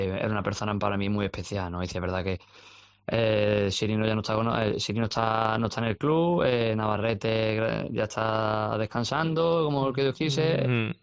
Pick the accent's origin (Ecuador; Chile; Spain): Spain; Cádiz, Andalusia; now in Ceuta, Spain; yo como gaditano y como gadista estaré contento, ¿no?